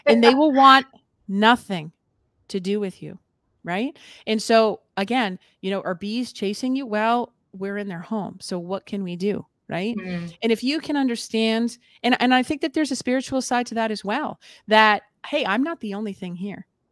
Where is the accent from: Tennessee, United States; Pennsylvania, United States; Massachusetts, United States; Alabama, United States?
Massachusetts, United States; Now, I will just point out that I'm from Massachusetts.